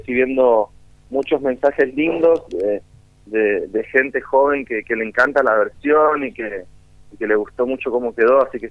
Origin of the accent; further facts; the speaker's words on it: Resistencia, Chaco, Argentina; Yo soy de Resistencia Chaco, como decías. Acá claro. El folclore está a flor de piel siempre. Y yo aprendí a cantar y a tocar tocando folclore